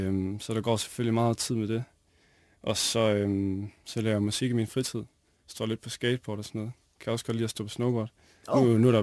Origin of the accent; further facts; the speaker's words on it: Aalborg, North Denmark Region, Denmark; Jeg er 22. Jeg er opvokset i Aalborg.